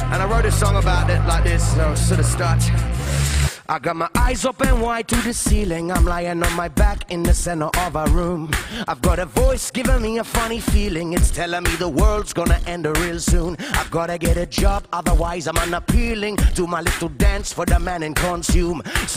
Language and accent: English; Australia; I'm from Australia. I've been traveling around the world for a couple of years now.